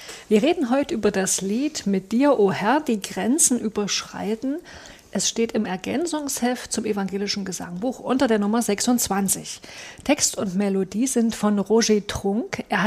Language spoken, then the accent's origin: German; Saxony, Germany; ich komme auch aus Sachsen.